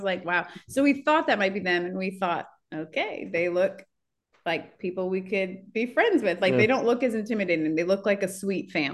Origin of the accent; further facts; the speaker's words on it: Midwest, United States; I'm from the Midwest, so I sort of get that.